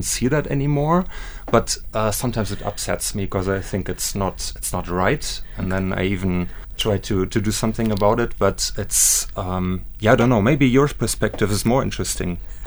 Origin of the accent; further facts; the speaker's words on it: Cologne, North Rhine-Westphalia, Germany; English is a second language; I come from Cologne originally, but I met this girl in Germany in Stuttgart.